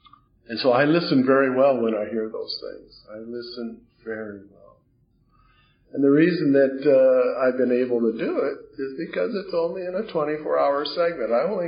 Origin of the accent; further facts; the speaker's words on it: Hawaii, United States; So my growing up in Hawaii was very, very moving.